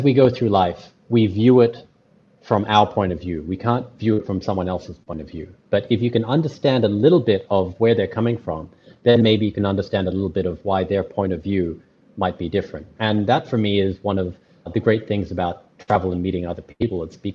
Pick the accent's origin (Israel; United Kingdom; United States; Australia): Australia; born there; my parents grew up in Burma, now known as Myanmar. But I was born in Australia but raised all over the place. So I'm a little bit of this and that. I'm an Australian citizen, but I have a Filipino heart.